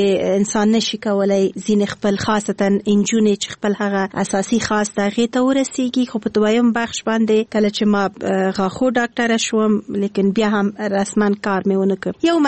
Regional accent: Kabul, Afghanistan; زه د اصلا پلار مې د خوست ده، مور مې د پکتیا ده، او زه په خپله کابل کې زیږیدلی یم، خو په هر صورت د خوست تیل کېږم.

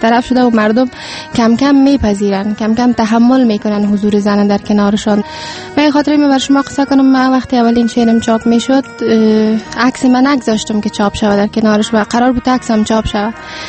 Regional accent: Kabul, Afghanistan; born there; خب من در سال 1371 به دنیا آمدیم در همین جا در کابل.

